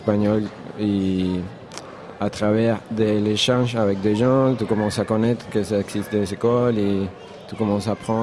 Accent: Venezuela; French is a second language; moved away; je viens de l'autre côté de l'Europe, assez loin. Je viens de Venezuela

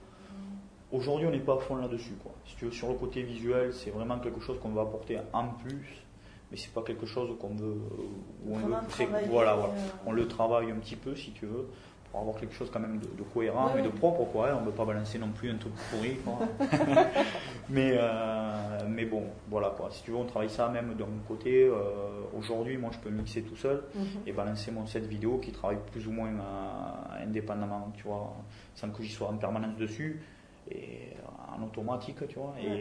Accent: Roche, Occitanie, France; Gersois, ouais, je suis né à Roche. Ça fait 30 ans que je suis quasiment Gersois. J'ai juste glissé pendant quelques années sur Pau et sur Toulouse. Et sinon, je suis plus ou moins resté ici, quoi, sur le département.

